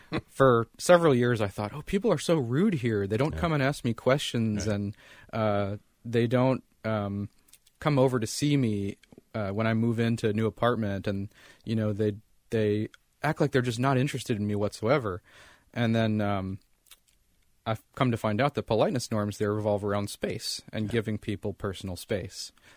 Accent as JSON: {"language": "English", "region": "Alabama", "country": "United States", "tie": "born or raised there", "said": "Because I grew up in Alabama off the Quala boundary, and from Alabama to North Carolina wasn't that different."}